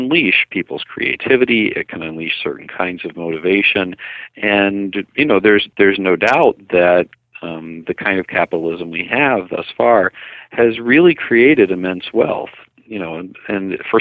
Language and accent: English; United States; Well, I'm an American, obviously. I've lived here all my life